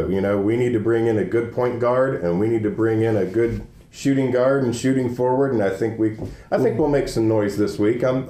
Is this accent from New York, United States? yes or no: no; Noblesville, Indiana, United States; also born or lived in Fort Wayne; Yeah, so I was actually born in Fort Wayne, Indiana. I'm the only Hoosier born of my family. All the rest are Buckeyes to the state of the east of us. But my family actually moved to Noblesville in 1980.